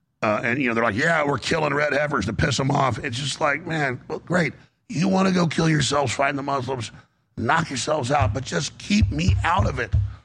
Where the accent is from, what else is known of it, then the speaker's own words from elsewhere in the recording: Dallas, Texas, United States; You know, I grew up in Dallas. Everything was the Dallas Cowboys. Everything was high school football.